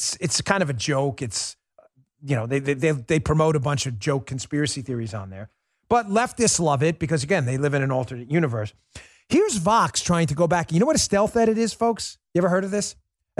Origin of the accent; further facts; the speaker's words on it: New York, United States; by the way, I grew up in New York.